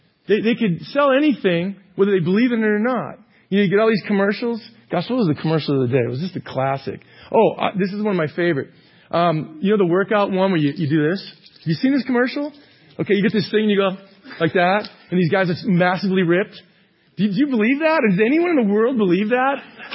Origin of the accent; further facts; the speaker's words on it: East Coast, United States; Now, I'm from the East Coast. Now, I played at Boston College. I'm a Patriots fan. But I've lived here for about, 16 years now.